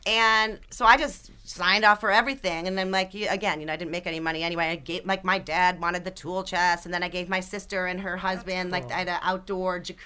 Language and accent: English; Detroit, Michigan, United States; When I was little, growing up in Detroit, I would lay on the floor in the family room